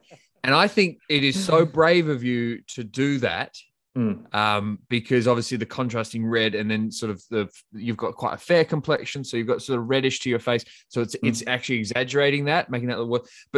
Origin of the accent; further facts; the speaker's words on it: Australia; Obviously, I've traveled pretty extensively in my home country of Australia.